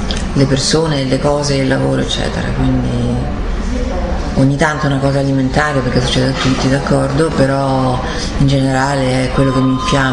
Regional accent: Rome, Lazio, Italy; stavo bene perché stavo a Roma, la mia città è bella

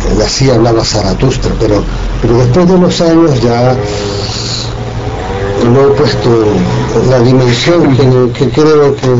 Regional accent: Canary Islands, Spain; También como escritor canario que soy, las Islas Canarias están formadas por erupciones volcánicas.

